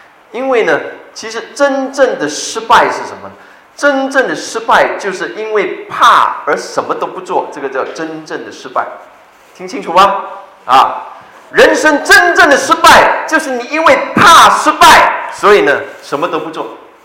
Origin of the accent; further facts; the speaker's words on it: Malaysia; 他可惜他没有告诉我们马来西亚人怕什么